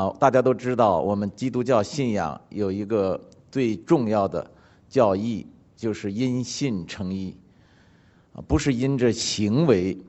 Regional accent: China; 神这个字，我们中国人在造字的时候哈，就含义很深

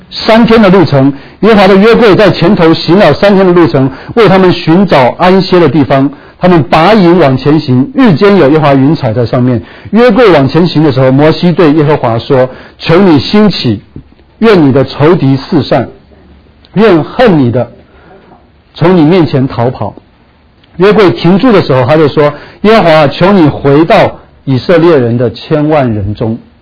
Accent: China; 然后继续看到第4节开始啊，我们中国人最喜欢读这一段

